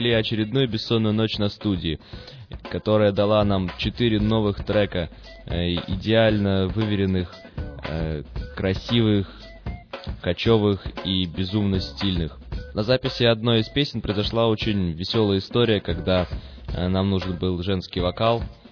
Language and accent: Russian; Saint Petersburg, Russia; из Питера